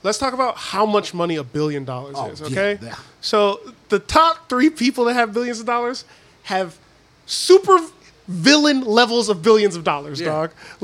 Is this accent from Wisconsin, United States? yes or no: no; Detroit, Michigan, United States; I'm from Detroit.